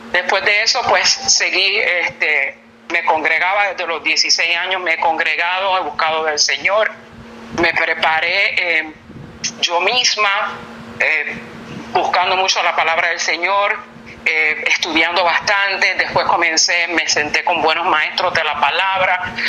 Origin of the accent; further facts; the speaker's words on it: Puerto Rico; allá en Puerto Rico, en mi país natal